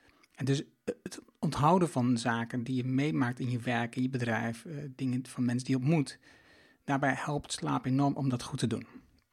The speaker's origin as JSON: {"language": "Dutch", "region": "Overijssel", "country": "Netherlands", "said": "Ik kom uit Twente."}